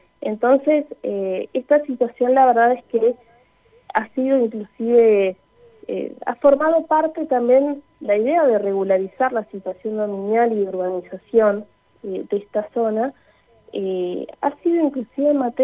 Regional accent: Patagonia, Argentina; Somos patagónicos

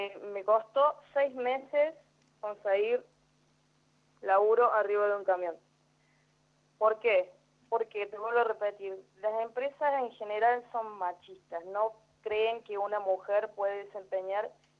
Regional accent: Río Ceballos, Córdoba, Argentina; Sí, yo vivo en Río Ceballos, Córdoba.

